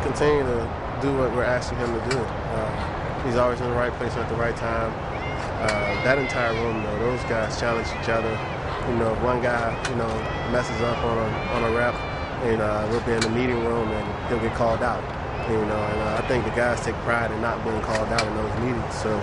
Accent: Miami, Florida, United States; Definitely, but you know, I'm from Miami, so this feels good to me.

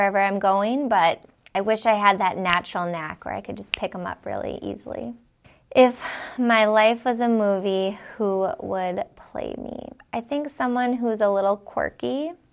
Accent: Eden Prairie, Minnesota, United States; I'm from Eden Prairie, Minnesota, and it is my rookie year on the team.

